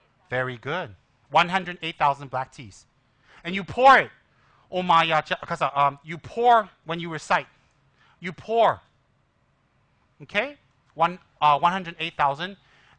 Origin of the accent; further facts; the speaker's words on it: Tibet, China; English is a second language; Because I'm from Tibet. Don't got calculator.